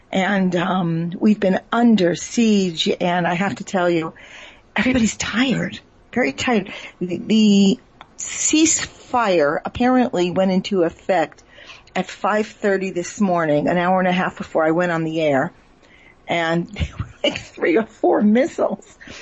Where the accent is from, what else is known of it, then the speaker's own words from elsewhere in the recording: United States; moved away as an adult; now in Israel; I grew up in America. I lived my first 39 years in America.